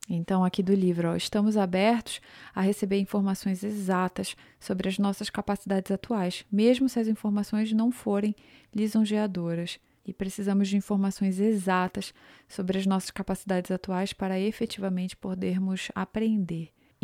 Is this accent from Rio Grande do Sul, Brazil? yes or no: no; Belém, Pará, Brazil; E no meu ano ainda passaram duas mulheres de Belém, lá da minha cidade